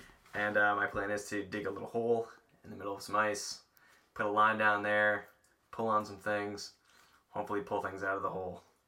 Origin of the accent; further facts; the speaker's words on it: New England, United States; So I used to play, on ponds growing up in New England.